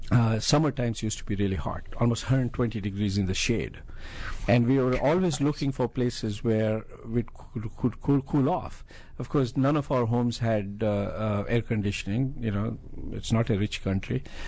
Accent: India; Well, you know, in where I come from, I come from India, everything is extremely competitive.

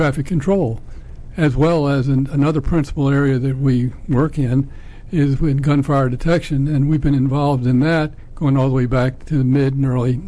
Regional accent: Washington, District of Columbia, United States; Well, I grew up in Washington, D.C., and my father worked for the telephone company there.

